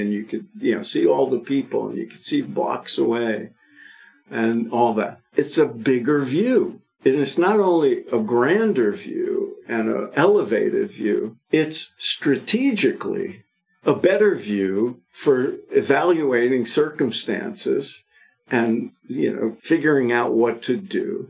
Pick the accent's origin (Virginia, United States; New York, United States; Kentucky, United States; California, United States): New York, United States; I grew up in New York, so I think of life in an apartment building.